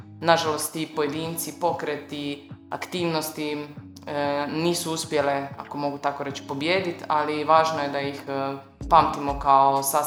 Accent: Dubrovnik, Dubrovnik-Neretva County, Croatia; Ja sam inače iz Dubrovnika

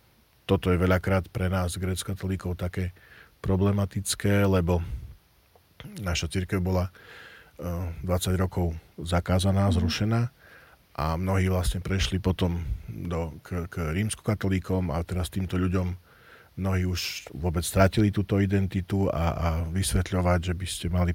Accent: Michalovce, Košice Region, Slovakia; lebo ja som vyrastal v Michalovciach

